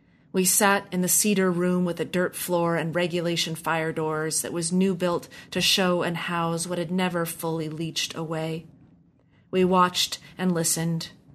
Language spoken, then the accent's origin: English; Tacoma, Washington, United States; I grew up in the Pacific Northwest in Tacoma, Washington, same house until I left for college